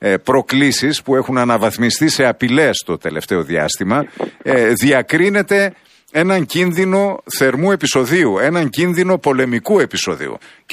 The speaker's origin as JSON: {"language": "Greek", "town": "Alexandroupoli", "region": "Eastern Macedonia and Thrace", "country": "Greece", "tie": "born or raised there", "said": "Α, είστε στην πατρίδα μου. Είστε στη γενέτειρά μου."}